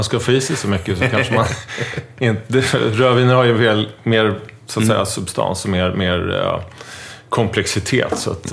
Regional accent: Stockholm, Stockholm County, Sweden; also born or lived in San Francisco, United States; I Stockholm. Uppvuxen i Bromma.

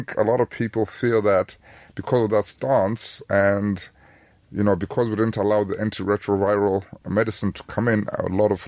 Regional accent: South Africa; first language Xhosa; English is a second language; The official language of Wakanda is Xhosa, which is my native language.

